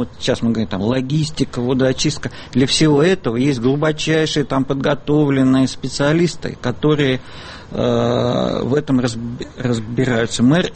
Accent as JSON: {"language": "Russian", "region": "Moscow", "country": "Russia", "said": "как москвич"}